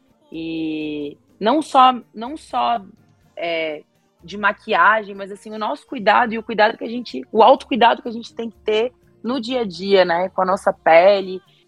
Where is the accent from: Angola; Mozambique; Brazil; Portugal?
Brazil; Joinville, Santa Catarina; born there; now in São Paulo, Brazil; eu sou catarinense, né? Eu sou nascida em Joinville, hoje eu moro em São Paulo.